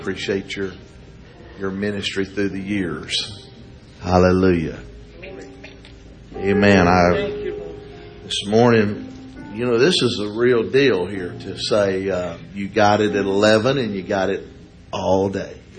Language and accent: English; Alexandria, Louisiana, United States; born there; 1960, I was brought home from the Cabrini Hospital to 35 Texas Avenue in Alexandria, Louisiana. And I was the baby of the family.